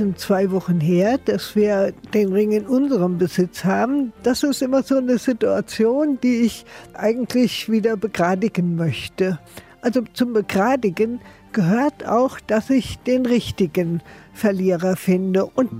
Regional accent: Berlin, Germany; Ich bin aus Berlin-Zehlendorf

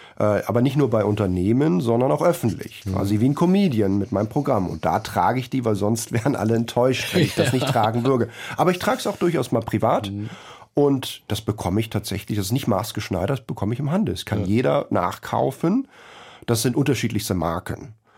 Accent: Berlin, Germany; Ich bin in Friedenau, also in Schöneberg, geboren worden und ich bin sehr schön aufgewachsen.

